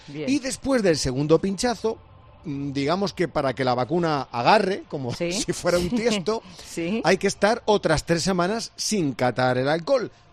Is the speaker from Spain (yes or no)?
yes; Spain; Somos españoles.